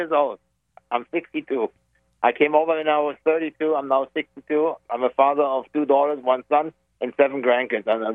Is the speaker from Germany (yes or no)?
yes; Germany; English is a second language; moved away as an adult; now in United States; I came from Germany 30 years ago. With a green card, I'm a U.S. citizen since 2003, and I'm really worried about this country.